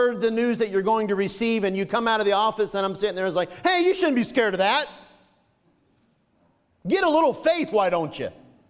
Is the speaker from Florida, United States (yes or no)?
yes; Florida, United States; Because I'm from Florida.